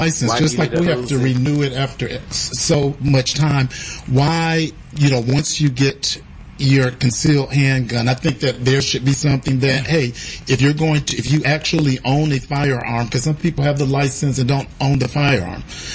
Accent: Flint, Michigan, United States; I mean, I'm from Flint, Michigan.

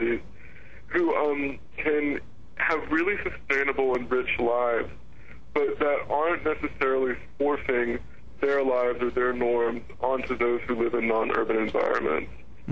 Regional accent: Alabama, United States; My home state of Alabama had one.

